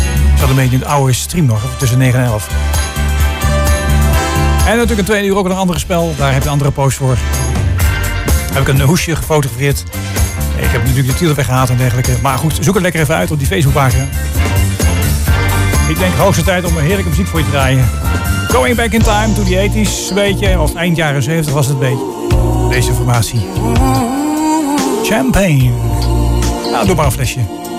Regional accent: Netherlands; Dat vinden we leuk als Nederlanders natuurlijk.

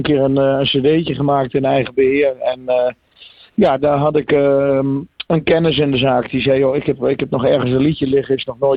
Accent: Kampen, Overijssel, Netherlands; Nou, ik kom uit Kampen. Ik ben 45 jaar, inmiddels 28 jaar actief in de muziek.

